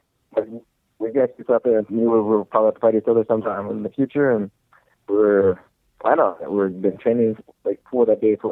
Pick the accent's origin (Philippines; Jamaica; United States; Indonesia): Philippines; I'm Filipino.